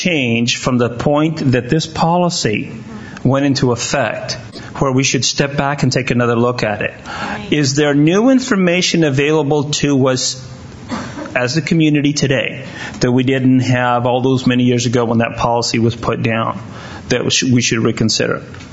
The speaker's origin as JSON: {"language": "English", "town": "Gustine", "region": "California", "country": "United States", "said": "being that I'm from Gustine, you know, let's face it, Harvard and Yale were not in my mind."}